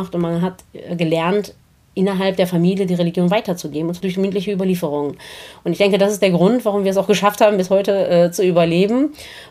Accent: Armenia; Du hast ja gerade gesagt, ich komme aus Armenien, das ist richtig.

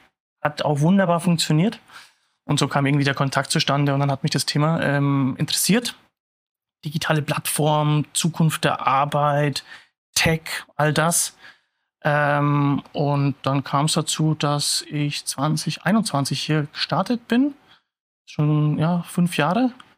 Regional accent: Schweinfurt, Bavaria, Germany; born there; now in Munich, Germany; Gebürtiger Unterfranke, du hast es angesprochen, ja, Schweinfurt. Man wird es raushören. Ich werde es nicht ganz verstecken können, gebe mir auch nicht allzu viel Mühe. Seit 2014 in München

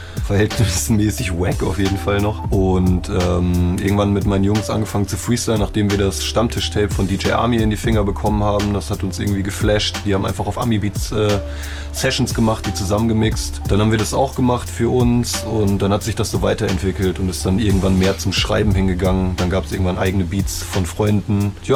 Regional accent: Bielefeld, North Rhine-Westphalia, Germany; Wir kommen beide aus Bielefeld

